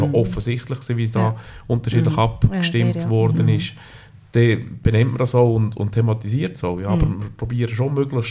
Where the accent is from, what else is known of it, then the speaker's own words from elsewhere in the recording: Entlebuch, Lucerne, Switzerland; In der einen Ecke bin ich aufgewachsen im Entlebuch. Das Brienzer Rothorn, der höchste Punkt im Kanton Luzern. Und im anderen Ecke, im Luzerner Seetal, bin ich unterdessen daheim.